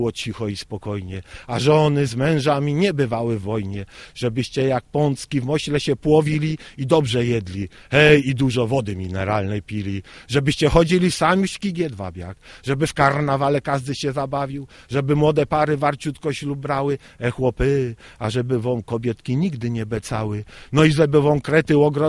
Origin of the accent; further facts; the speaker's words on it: Zakopane, Lesser Poland, Poland; jestem Zakopiańczykiem, urodziłem się i wychowałem wśród górali na najstarszej ulicy w Zakopanem, na ulicy Kościeliskiej